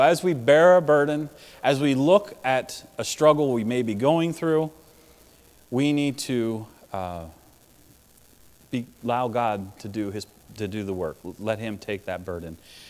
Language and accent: English; Pennsylvania, United States; I'm from Pennsylvania, not Wisconsin.